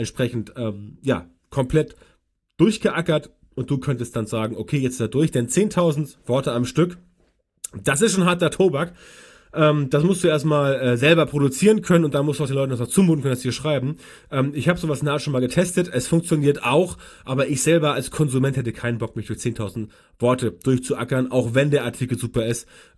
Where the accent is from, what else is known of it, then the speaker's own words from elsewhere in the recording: West Germany, Germany; weil ich komme aus Westdeutschland und weiß es deswegen nicht genau.